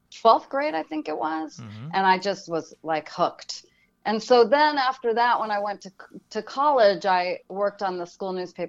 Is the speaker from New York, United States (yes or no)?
no; California, United States; Well, I grew up in Los Angeles area, outside of Los Angeles, in the town of the Valley.